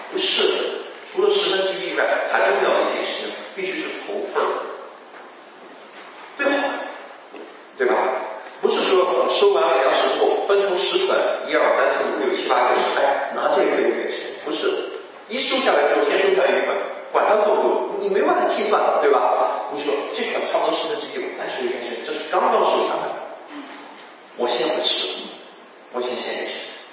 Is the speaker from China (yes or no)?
yes; China; 我们来自中国大陆的弟兄姐妹会知道另外一个词